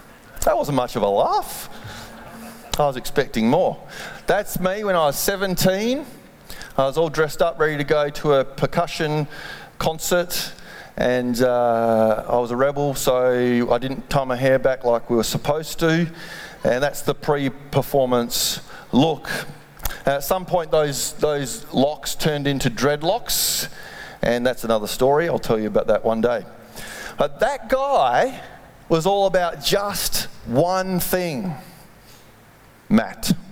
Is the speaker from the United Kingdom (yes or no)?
no; Perth, Western Australia, Australia; Pretty normal bloke growing up in Perth, Western Australia.